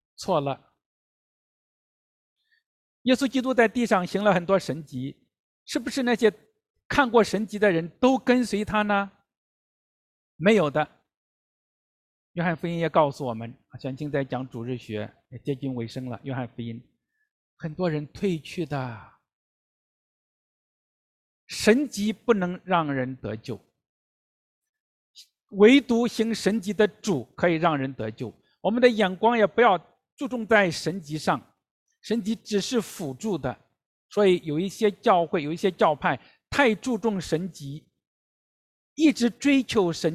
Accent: China; also born or lived in Singapore; 那我在国内出生长大，也到南洋新加坡去读神学5年，马来西亚去走访

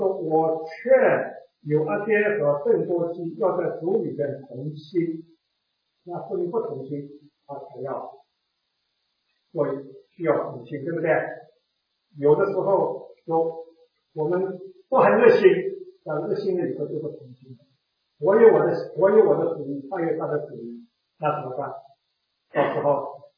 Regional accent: China; 还是特别是我们中国人啊

